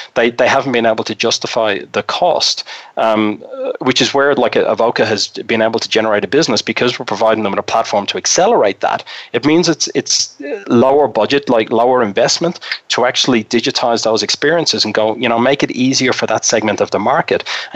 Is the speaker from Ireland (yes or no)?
yes; Ireland; also born or lived in Australia; now in United States; Yeah, I've got the polluted accent, so a bit like yourself, Fred. Originally from Ireland, but I spent 18 years in Australia, so my accent's just confused now, and I've been in Colorado for 2 years.